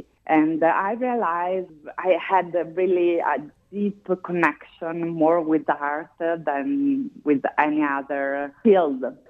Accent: Bologna, Emilia-Romagna, Italy; English is a second language; because we come from Bologna.

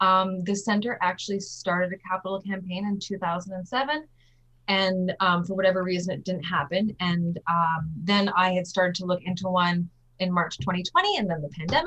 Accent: North Kildonan, Manitoba, Canada; also born or lived in Nova Scotia; So I was brought up in North Kildonan, well, Nova Scotia and North Kildonan. And I chose to move back to the North End. My dad grew up in the North End. So I've lived here for 20 years now.

